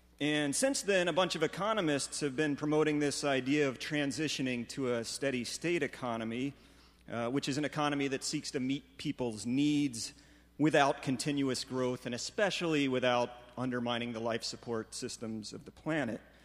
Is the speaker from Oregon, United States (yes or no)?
yes; Corvallis, Oregon, United States; I'm from Corvallis.